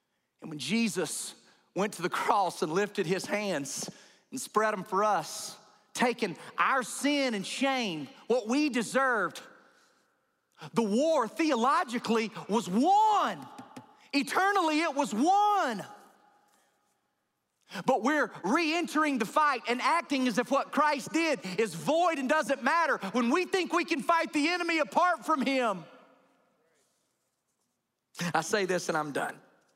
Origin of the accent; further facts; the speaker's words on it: Warner Robins, Georgia, United States; I forgot how it was in my hometown my whole life growing up. When you're close to Robins Air Force Base, which huge military base in Warner Robins, the whole town revolves around this base.